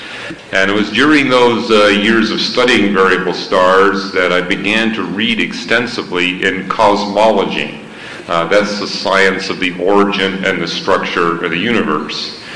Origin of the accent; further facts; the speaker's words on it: Canada; I was born and raised in Canada, and I did get into astronomy at a very young age. Being raised in Canada, I really didn't meet believers in God.